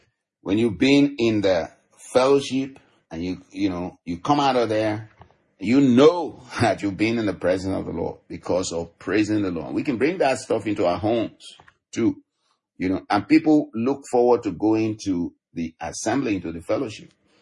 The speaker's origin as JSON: {"language": "English", "country": "Nigeria", "tie": "born or raised there", "lives_now": "United States", "said": "And I love my heritage where I grew up from in Africa, in Nigeria."}